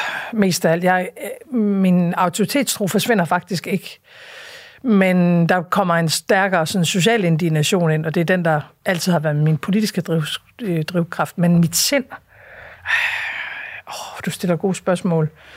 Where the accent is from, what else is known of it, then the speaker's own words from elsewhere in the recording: Aalborg, North Denmark Region, Denmark; der stadigvæk var i Aalborg i den tid, hvor jeg voksede op